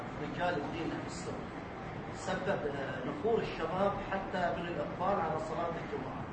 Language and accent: Arabic; Qatif, Eastern Province, Saudi Arabia; العالم الأب بالذات في مجتمعنا إحنا أبناء القطيف كلنا.